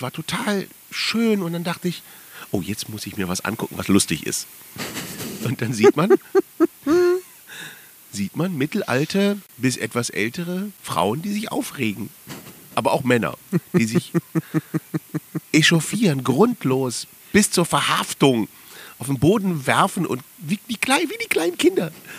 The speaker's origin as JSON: {"language": "German", "town": "Cologne", "region": "North Rhine-Westphalia", "country": "Germany", "said": "Ich komme aus Köln, da sagt man Kiosk. Bütchen sagt man eigentlich bei uns."}